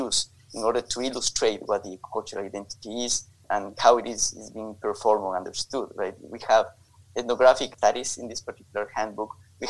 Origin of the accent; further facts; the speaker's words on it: Ecuador; From where I am from Ecuador